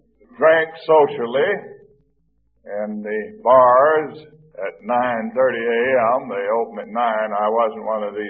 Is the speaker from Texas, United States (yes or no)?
yes; Texas, United States; born there; I was born in East Texas.